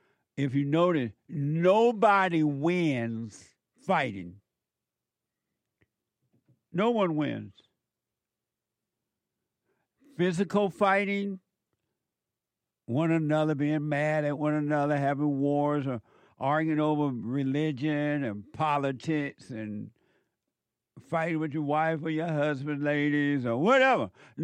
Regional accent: Sweet Home, Alabama, United States; I was born and raised

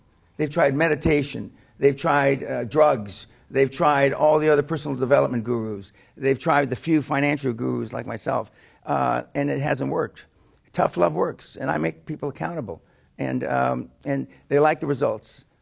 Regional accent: Los Angeles, California, United States; When I was growing up in East L.A., my dad used to say

